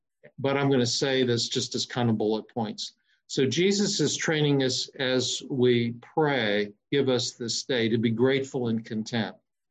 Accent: United States; I'm an American and I sort of have this ideal of self-sufficiency.

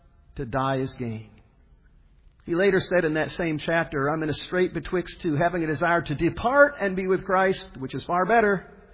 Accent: Fort Lauderdale, Florida, United States; moved away; also born or lived in New York; I recall as a child, when we moved back to Fort Lauderdale from New York, for which my granddad never forgave my father, taking us away from New York.

